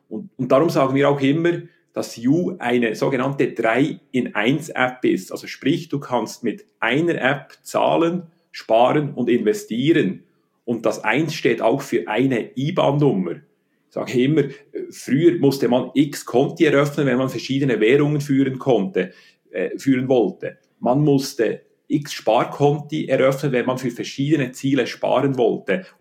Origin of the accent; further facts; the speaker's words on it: Bern, Switzerland; Ich bin in Bern aufgewachsen